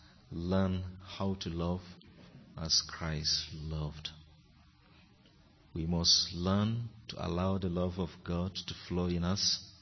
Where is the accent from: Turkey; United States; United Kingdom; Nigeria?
Nigeria; You know, I came from Nigeria, and recently we had so many crisis situations.